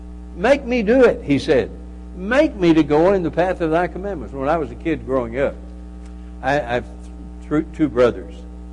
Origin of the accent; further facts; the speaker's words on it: Texas, United States; When I was a kid growing up, we lived out, I grew up in West Texas.